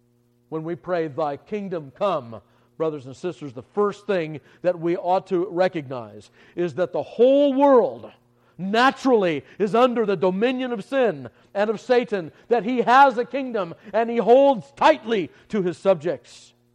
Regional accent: California, United States; Growing up in Southern California as we did, we would hike around in the mountains, in the hills up above the city

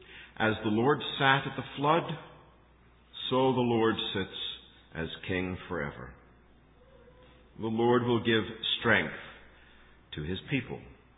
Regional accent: Canada; I come from Canada, somewhat more traditional culture.

